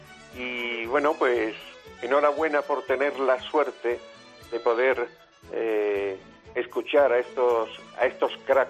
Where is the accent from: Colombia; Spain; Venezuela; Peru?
Spain; Cádiz, Andalusia; now in Menorca, Spain; Tengo 17 años que me vine desde Cádiz, porque allí estaba el tema del trabajo muy chungo. Y ahora mismo, pues, llevo 17 años instalado y ya, bueno, casi súbdito menorquín.